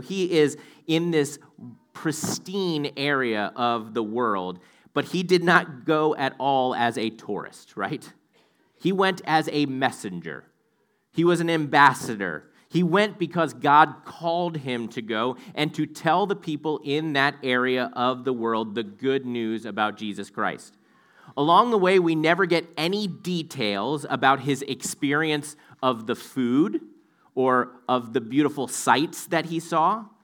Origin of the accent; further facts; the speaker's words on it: East Coast, United States; I'm from the East Coast, and basically the bulk of my traveling was Virginia, Maryland, Delaware, New York.